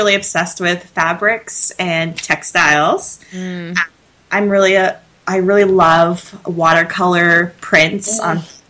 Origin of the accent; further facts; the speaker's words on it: Oregon, United States; You know, I'm not a Seattle native. I'm from Oregon.